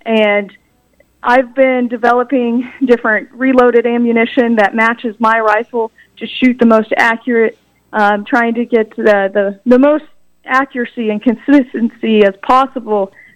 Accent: Emporia, Kansas, United States; I grew up here in Emporia and participating in the Lyon County 4-H Shooting Sports Program.

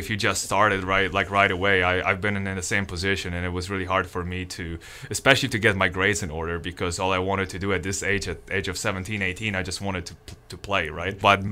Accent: Poland; English is a second language; moved away as an adult; the biggest challenge for me as a coach was I come from Poland, right? And for me to come here, it's a little bit different culture.

